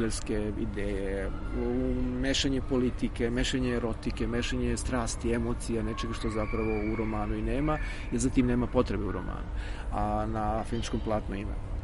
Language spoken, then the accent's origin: Serbian; Osijek, Osijek-Baranja County, Croatia; moved away as an adult; now in Belgrade, Serbia; ja sam se rodio u Đakovu, odrastao sam u Osijeku, dakle rodio sam se u Slavoniji, od svoje 19. godine sam u Beogradu